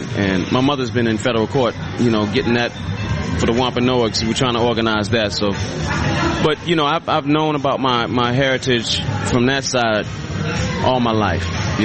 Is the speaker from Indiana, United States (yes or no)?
no; Washington, District of Columbia, United States; also born or lived in New York City; Born in New York City. Wow. Grew up in Washington, D.C. My parents are from Providence, Rhode Island.